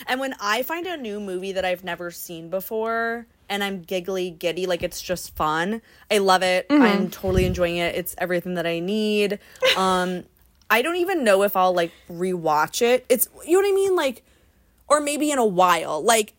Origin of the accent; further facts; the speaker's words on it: Hawaii, United States; I mean, like, get me out of here. I'm from Hawaii.